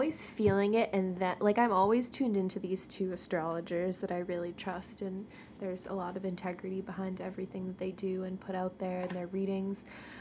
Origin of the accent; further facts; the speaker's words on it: New England, United States; I'm sure most of the people listening, since this is our first episode, know that we're from New England.